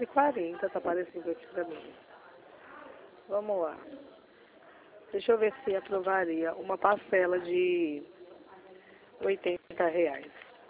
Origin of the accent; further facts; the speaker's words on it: Recife, Pernambuco, Brazil; Eu também sou de Pernambuco, viu? Apesar do sotaque, sou de Recife.